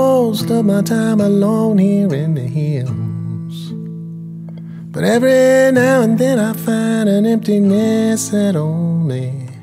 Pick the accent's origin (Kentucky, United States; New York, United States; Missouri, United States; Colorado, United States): Missouri, United States; now in Wales, United Kingdom; I grew up in Missouri in the Midwest in America in very similar hills to the Welsh hills where I live now.